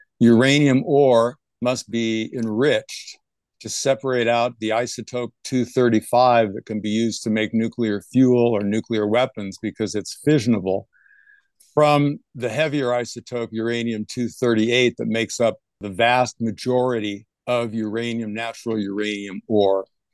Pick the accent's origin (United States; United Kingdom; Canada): United States; Colorado; Well, I grew up in Colorado in suburban Denver, downwind from the Rocky Flats nuclear weapons plant.